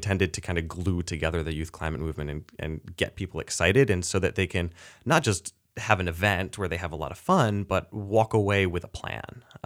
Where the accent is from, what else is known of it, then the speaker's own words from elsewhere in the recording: Doylestown, Pennsylvania, United States; Actually, I grew up in Doylestown, Pennsylvania, and I come from a Quaker community